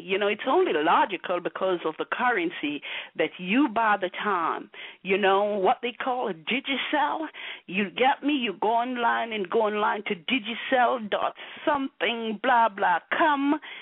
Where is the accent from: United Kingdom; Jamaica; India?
Jamaica; moved away as an adult; now in United States; because I'm really from Jamaica. You know, I am Jamaican. Wagwan. Yeah. But I came to the U.S. like 25 years ago, but still born Jamaican